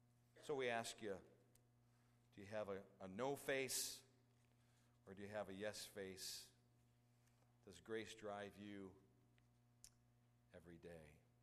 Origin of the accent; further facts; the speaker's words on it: Chicago, Illinois, United States; that God was a whole lot bigger than the little church I grew up in Chicago.